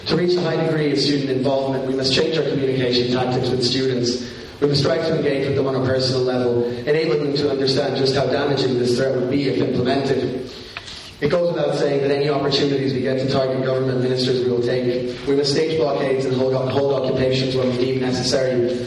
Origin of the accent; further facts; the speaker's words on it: Italy; now in Ireland; I grew up in Italy, and I've only been living in Ireland for the past 2 years.